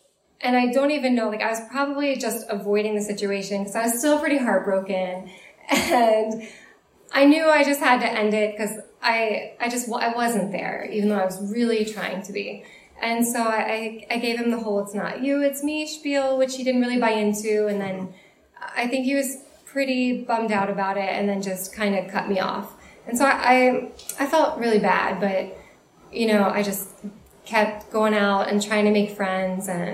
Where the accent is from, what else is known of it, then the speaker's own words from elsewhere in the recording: Cincinnati, Ohio, United States; now in San Francisco, United States; And I came to San Francisco from Cincinnati, and I was recently single in what was my first love and like first long-term relationship, and I'm in my early 20s.